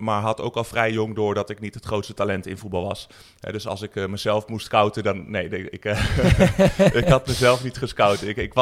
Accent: Zeist, Utrecht, Netherlands; now in Baarn, Netherlands; inderdaad. 36 jaar, woon in Baren, opgegroeid in Zeist.

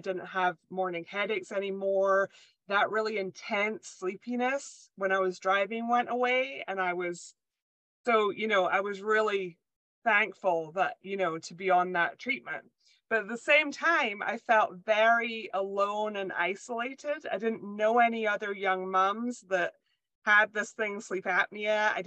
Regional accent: Scotland, United Kingdom; I'm from Scotland originally, because if I don't say that, people spend the whole time that I'm talking just being like, is she Canadian? Maybe a bit of Irish. So I was born and raised in Scotland.

